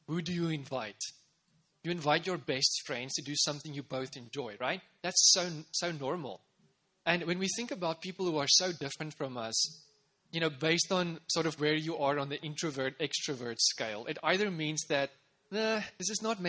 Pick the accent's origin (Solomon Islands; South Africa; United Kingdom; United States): South Africa; in 1994, I come from South Africa